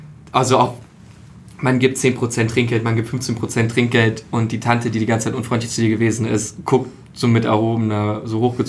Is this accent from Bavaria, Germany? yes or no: no; Berlin, Germany; ich bin Berliner